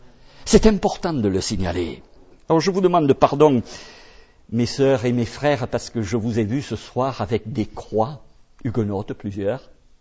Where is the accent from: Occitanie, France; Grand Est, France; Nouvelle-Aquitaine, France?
Occitanie, France; Toulouse; Je viens de Toulouse